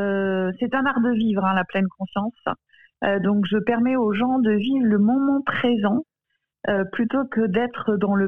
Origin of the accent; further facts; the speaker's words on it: Le Mans, Pays de la Loire, France; Alors bah, parce que déjà, je suis du Mans.